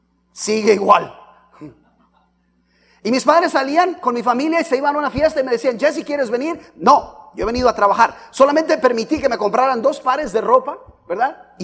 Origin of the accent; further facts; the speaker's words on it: Mexico; Vengo de México, de un pueblo muy pequeño donde hay tres cosas que tienes que saber para poder vivir.